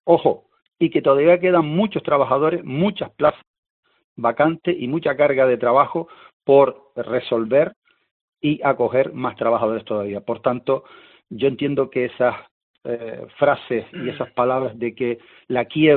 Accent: Canary Islands, Spain; Y también como canario

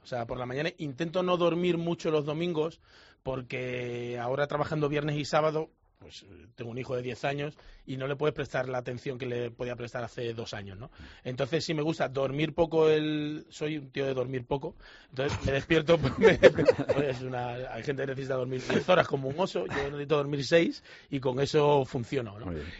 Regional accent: Jerez de la Frontera, Andalusia, Spain; moved away as an adult; now in Madrid, Spain; De Jerez. Soy de Jerez. Me vine con 18 años para estudiar y ya me quedé.

